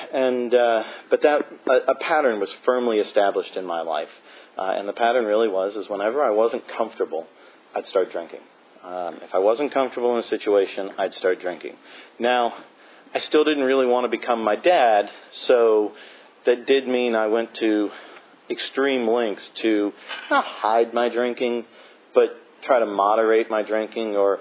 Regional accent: Winchester, Virginia, United States; moved away as an adult; I grew up in Winchester, Virginia, right at the top of the state. Still not really a great big cosmopolitan place.

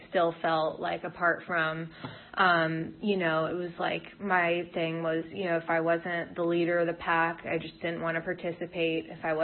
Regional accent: Rhode Island, United States; I grew up in Rhode Island. I grew up in an alcoholic house.

